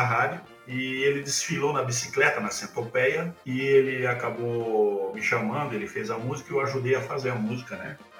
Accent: Indaial, Santa Catarina, Brazil; also born or lived in Timbó; eu nasci em Timbó, cresci em Indaial e depois casei.

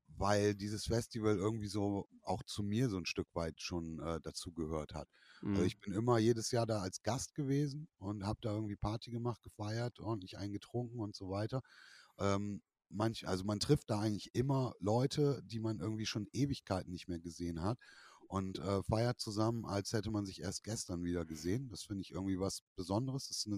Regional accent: Bremen, Germany; ich bin selber Bremer und ich bin in Bremen aufgewachsen, habe da jahrelang gelebt.

